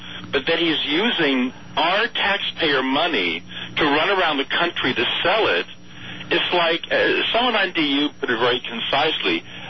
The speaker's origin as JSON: {"language": "English", "region": "Connecticut", "country": "United States", "said": "I'm not from the city. I'm from Connecticut."}